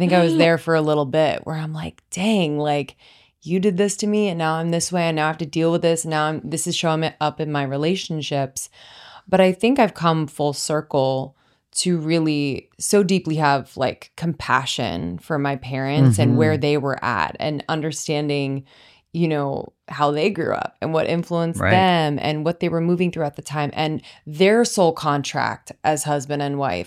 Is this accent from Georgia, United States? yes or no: yes; Georgia, United States; Yeah. Absolutely. I grew up in Georgia.